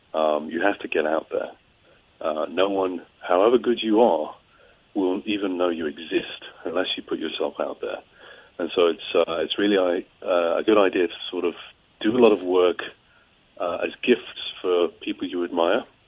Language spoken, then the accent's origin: English; Liverpool, North West England, United Kingdom; I'm also from Liverpool.